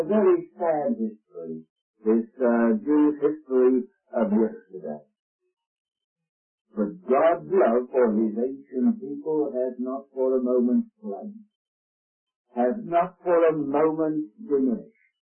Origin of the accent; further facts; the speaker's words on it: United Kingdom; And I'm British, since I don't have an accent, of course, you'd never realize that.